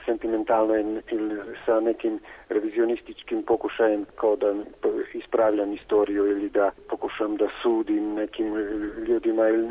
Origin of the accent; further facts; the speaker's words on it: Murska Sobota, Slovenia; A u Mursku Sobotu, moj rodni grad, manje od 10.